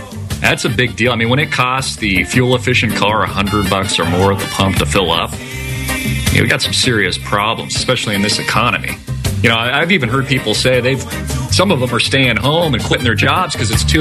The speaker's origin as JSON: {"language": "English", "town": "Orange County", "region": "California", "country": "United States", "said": "I have. I'm from Orange County. I've been to the Brea tar pits before."}